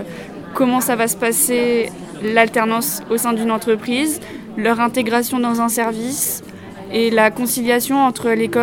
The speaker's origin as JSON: {"language": "French", "town": "Villepreux", "region": "Île-de-France", "country": "France", "said": "j'ai 22 ans, je suis de Villepreux"}